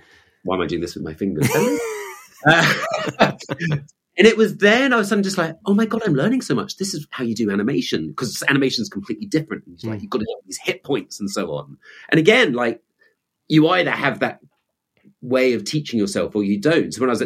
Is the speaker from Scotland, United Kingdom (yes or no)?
yes; Glasgow, Scotland, United Kingdom; accent: posh; I'm from Glasgow. I have my posh accent because I went down to posh school down south of England, and then went back up to Glasgow when I was 18 for the Royal Scottish Academy of Music, or the Conservatoire, as they call it now. And then, yeah, stayed there until I was about 40.